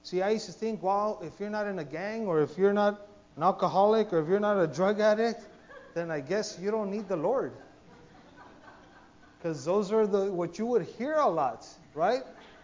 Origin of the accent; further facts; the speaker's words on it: Los Angeles, California, United States; I was born and raised in East LA.